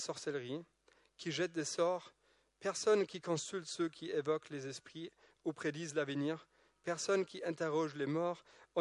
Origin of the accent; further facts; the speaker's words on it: Germany; now in France; Moi, je viens de l'Allemagne, mais là, en France